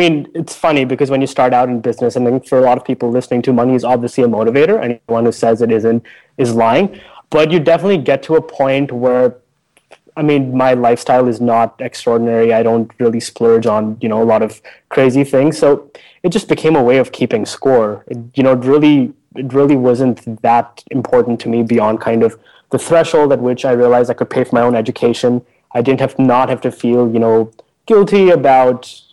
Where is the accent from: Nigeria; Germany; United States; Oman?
Oman; Muscat; I grew up in Muscat, Oman.